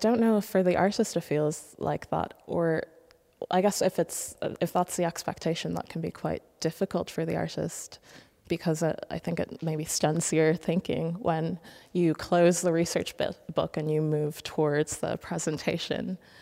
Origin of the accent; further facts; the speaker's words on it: Ireland; also born or lived in Nigeria; I'm from Nigeria and I grew up in Ireland